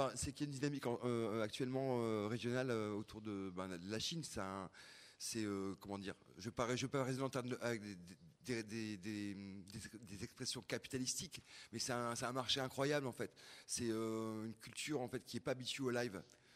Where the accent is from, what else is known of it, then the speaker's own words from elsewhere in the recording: Douai, Hauts-de-France, France; je venais de Douai, tu vois, enfin, Douai à Arras-Cambrai, le triangle des Bermudas, quoi, et des Beaubricards.